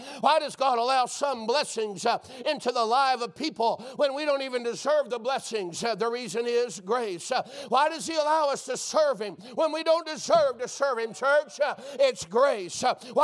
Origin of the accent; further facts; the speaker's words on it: Pensacola, Florida, United States; I grew up over there in Pensacola and Milton Air and Pace area.